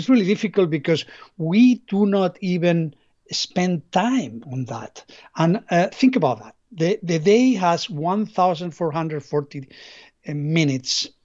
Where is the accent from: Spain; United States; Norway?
Spain; English is a second language; I'm originally from Spain, I guess. You notice that with my accent.